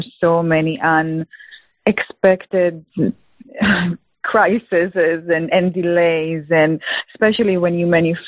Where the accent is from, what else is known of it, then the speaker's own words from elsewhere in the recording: Israel; English is a second language; moved away as an adult; now in Texas, United States; So I'm originally from Israel. As you can hear, I do not have a Texas accent. And I came to the USA for my husband a few years ago.